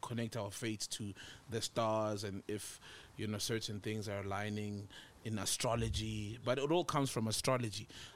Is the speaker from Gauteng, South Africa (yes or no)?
yes; Johannesburg, Gauteng, South Africa; from Joburg.